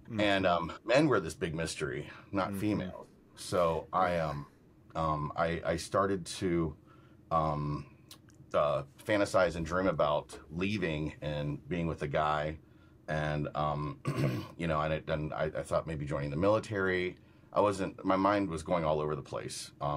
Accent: Florida, United States; So my story is I grew up in Florida. I have a brother and a sister

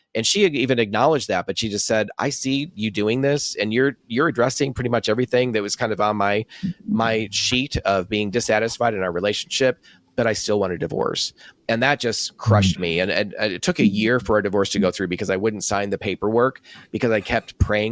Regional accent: New York, United States; when I would go back to my hometown in New York on business, I would visit my family

